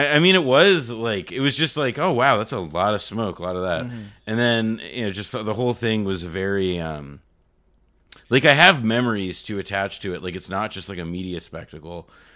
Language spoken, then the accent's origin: English; New Jersey, United States; No, I mean, well, like in a like my where the town I grew up in Jersey is like 10 15 miles from Manhattan.